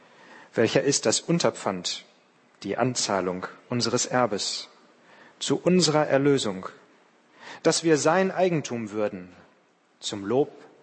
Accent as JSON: {"language": "German", "town": "Münster", "region": "North Rhine-Westphalia", "country": "Germany", "tie": "born or raised there", "said": "Ich bin in Münster in Westfalen groß geworden, eine sehr katholisch geprägte Stadt."}